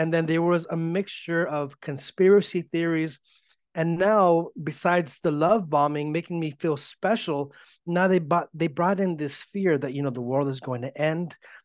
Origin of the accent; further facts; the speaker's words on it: Bellflower, California, United States; I'm born and raised in the LA area. I'm actually from Bellflower, California. It's kind of closer to the Long Beach area, but still in the LA County.